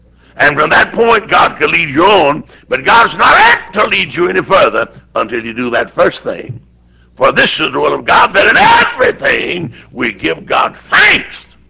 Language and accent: English; the South, United States; You see, I'm a Southerner, just like you Georgia people.